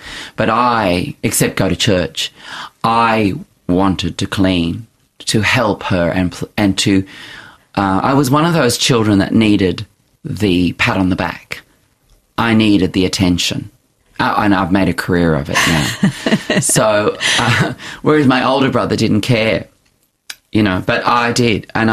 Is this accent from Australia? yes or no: yes; Australia; As a child growing up in Australia in the 70s, I just couldn't imagine it.